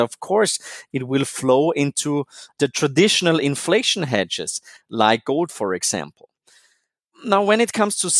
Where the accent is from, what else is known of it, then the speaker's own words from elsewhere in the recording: Austria; English is a second language; So I once said, you know, I'm from Austria and for some reason I really enjoy watching Austrian football or soccer, as Americans would say.